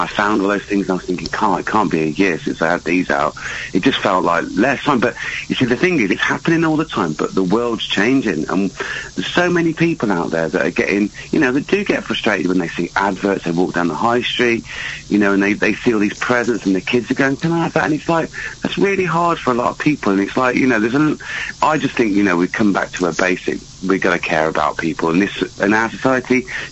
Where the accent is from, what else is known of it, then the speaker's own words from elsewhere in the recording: Worcester, West Midlands, United Kingdom; I think I've got a gig on the 28th in Worcester, my hometown.